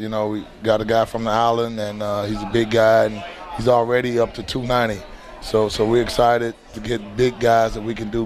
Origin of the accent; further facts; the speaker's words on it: Mississippi, United States; I'm from Mississippi, so I think it's going to be a great fit.